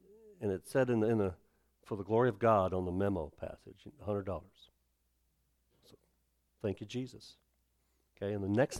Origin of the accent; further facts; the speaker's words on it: Alabama, United States; Now, I'm from Alabama. I grew up in the state of Alabama.